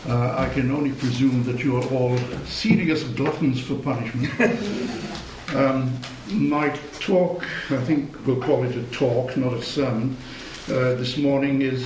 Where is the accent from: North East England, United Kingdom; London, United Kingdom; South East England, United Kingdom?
North East England, United Kingdom; about 15 miles west of my hometown in northeastern England, in the valley of the River Tees